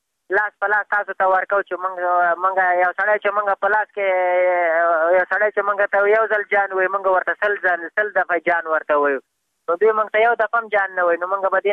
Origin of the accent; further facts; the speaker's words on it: Afghanistan; بس خو موږ هم د افغانستان بچیان یو د افغانستان معلولین یو